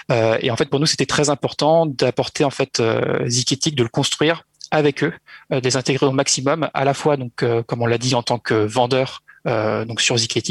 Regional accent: Pays de la Loire, France; donc je suis originaire de Mayenne et c'est donc là-bas justement où j'ai appris à jouer de la musique

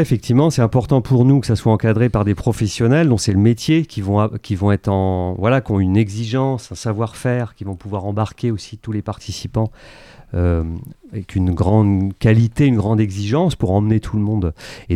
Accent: Brittany, France; un peu monotone, un peu trop monotone quand on vient de Bretagne

